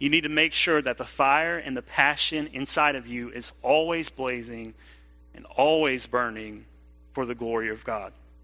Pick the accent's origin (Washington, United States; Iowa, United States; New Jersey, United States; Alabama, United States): Alabama, United States; Opelika; Back when I was growing up in Opelika, Alabama, as a kid, as a teenager, it seemed like everybody around me was already a Christian.